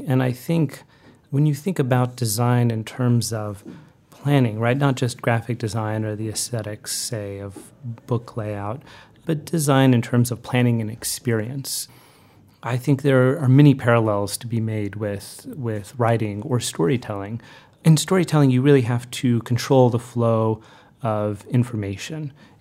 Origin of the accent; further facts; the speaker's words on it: El Paso, Texas, United States; also born or lived in Austin; So that's where I'm from. I was born in Texas, in Austin, and then I grew up in El Paso, which is right on the border with Juarez, Mexico, and the desert southwest.